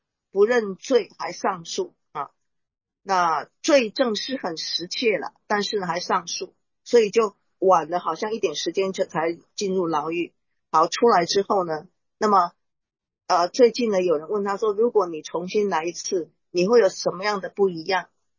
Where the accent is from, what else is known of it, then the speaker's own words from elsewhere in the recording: Taiwan; born there; 特别是台湾，我要这样讲，好，对不起嘛，那是我的出生的地方哈